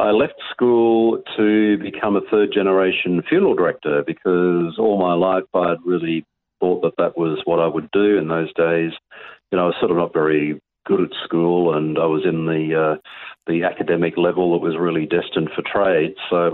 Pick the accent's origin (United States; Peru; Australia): Australia; Geraldton, Western Australia; also born or lived in Narrogin; I was born in a country town called Narrogin, but really I was raised in Geraldton, a seaside town noted for cray fishing or lobsters and the centre of just a lot of agriculture and mining activity on the midwest coast of Western Australia.